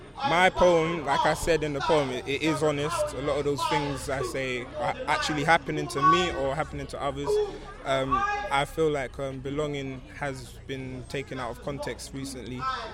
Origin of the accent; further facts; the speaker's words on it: London, United Kingdom; With me, I'm from South London.